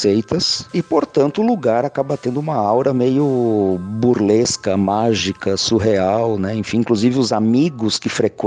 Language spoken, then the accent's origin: Portuguese; Blumenau, Santa Catarina, Brazil; born there; lá na cidade de Blumenau, que é onde eu nasci